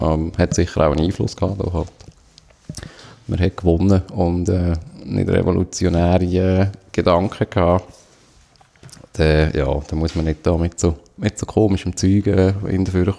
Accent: Switzerland; Was gerade so als Schweizer nicht ganz selbstverständlich ist.

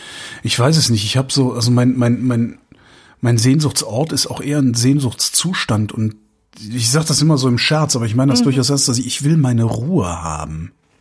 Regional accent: Cologne, North Rhine-Westphalia, Germany; now in Berlin, Germany; Weil es halt auch meine Heimatstadt ist. Aber dann denke ich halt auch wieder, naja, wenn ich schon in einer Großstadt wohne, dann kann ich auch in Berlin wohnen bleiben.

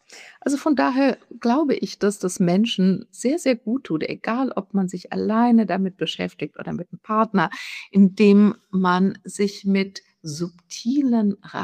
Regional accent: Frankfurt, Hesse, Germany; ich komme ja aus Frankfurt

